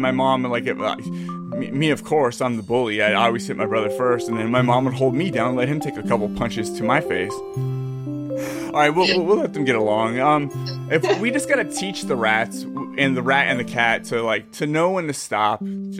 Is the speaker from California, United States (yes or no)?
yes; California, United States; That's the way I was raised in California.